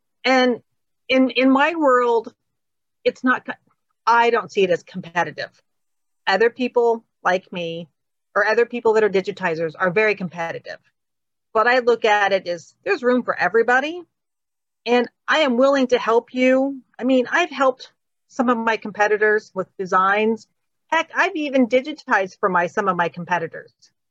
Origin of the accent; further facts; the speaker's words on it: Northern US, United States; I mean, I'm a Yankee. I'm from the North.